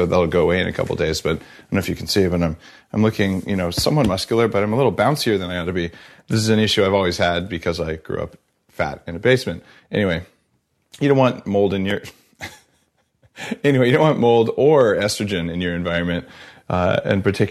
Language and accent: English; New Mexico, United States; I'm not quite redneck, but I'm from New Mexico, so like, you know, we're